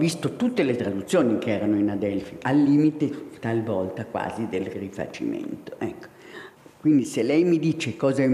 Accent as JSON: {"language": "Italian", "town": "Rome", "region": "Lazio", "country": "Italy", "tie": "born or raised there", "said": "io ho passato la mia infanzia e adolescenza a Roma"}